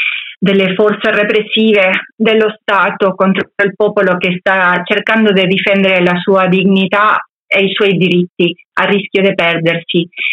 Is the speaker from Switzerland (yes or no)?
no; Argentina; è stata una maestra per tutte noi che veniamo dall'Argentina